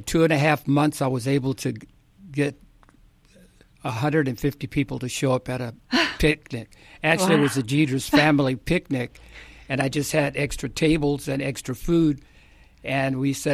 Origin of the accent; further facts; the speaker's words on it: Los Angeles, California, United States; but I grew up in Lower Boyle Heights.